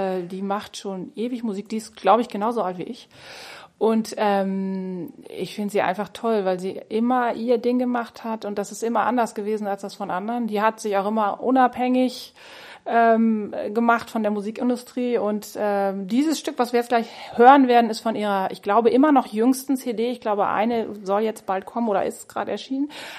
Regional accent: Lower Saxony, Germany; now in Bremen, Germany; Ich komme aus Norddeutschland, Emsland ist vielleicht manchen bekannt, manchen auch nicht. Ist sozusagen unter Ostfriesland direkt an der holländischen Grenze. Da komme ich her. Katholische Gegend, wissen die wenigsten, dass es hier im Norden so eine katholische Enklave gibt.

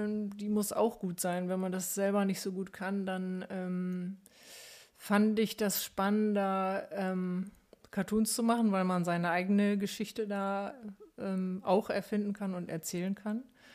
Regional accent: Hamburg, Germany; now in Bremen, Germany; Ich bin in Hamburg aufgewachsen.

